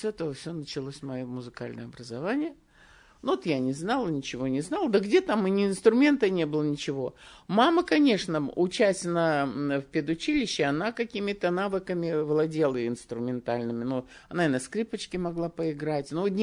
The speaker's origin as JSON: {"language": "Russian", "region": "Volgograd Oblast", "country": "Russia", "tie": "born or raised there", "also_born_or_lived": "Pobeda Oktyabrya", "said": "Родилась я в Победе Октября, в общем, у меня такие вот точки были. Вот, Калачевского района. А жили мы в Нижнечерском районе. Долгое время я до 7 класса я там жила, училась, с родителями была."}